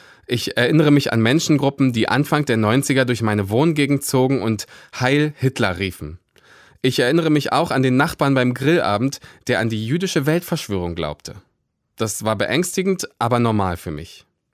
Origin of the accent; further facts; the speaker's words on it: Cottbus, Brandenburg, Germany; Wenn Heimat der Ort ist, an dem man aufgewachsen ist, dann ist meine Heimat Cottbus in Brandenburg. Ich bin kurz vor der Wende geboren.